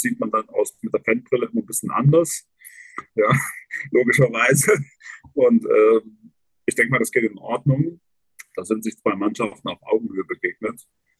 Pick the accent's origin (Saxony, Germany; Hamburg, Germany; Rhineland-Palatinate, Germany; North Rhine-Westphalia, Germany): Saxony, Germany; Dresden; also born or lived in Magdeburg; now in Erfurt, Germany; Geboren in Magdeburg, in der Magdeburger Gegend, mit den Eltern runtergeschleppt, die Elbe nach Dresden.